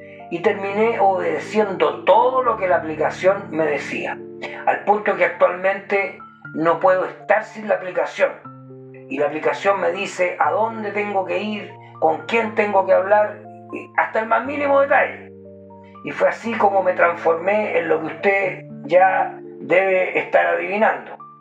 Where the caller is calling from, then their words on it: Jabalquinto, Andalusia, Spain; de Jabalquinto. Le llamo porque me ha parecido correcto compartir mi historia